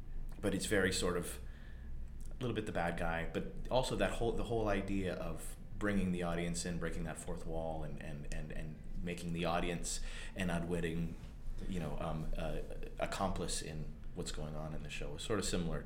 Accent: Winnipeg, Manitoba, Canada; now in Toronto, Canada; So when I moved, I moved to Toronto from Winnipeg. There was more work.

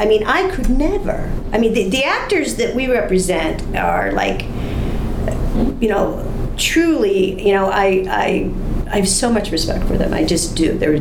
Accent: Wexford, Pennsylvania, United States; Farm girl, yeah, used to bale hay.

